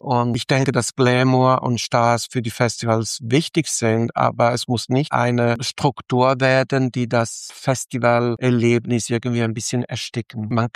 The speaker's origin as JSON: {"language": "German", "country": "Italy", "said": "ich als Italiener könnte kein Italiener sein, hätten wir nicht die Spanier, die Araber gehabt"}